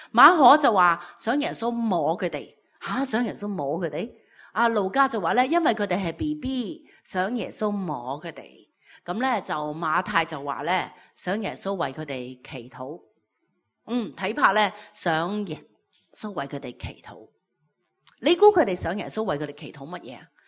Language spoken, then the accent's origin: Cantonese; Guangdong, China; accent: Teochew; 嬲，我哋潮州话就叫做激闪